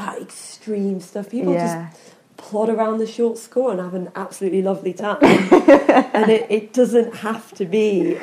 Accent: Kendal, North West England, United Kingdom; because I'm from Kendal and I moved back here about 5 years ago.

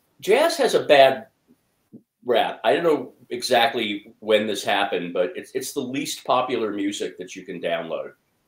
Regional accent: Los Angeles, California, United States; also born or lived in New York; Yeah, when I was growing up, we're from New York, but we moved to L.A. when I was a kid, and Los Angeles television in the 70s.

